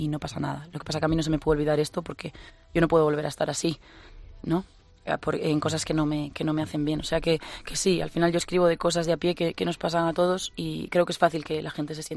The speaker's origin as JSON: {"language": "Spanish", "region": "Galicia", "country": "Spain", "said": "me llevan muy cerquita de casa porque yo soy gallega"}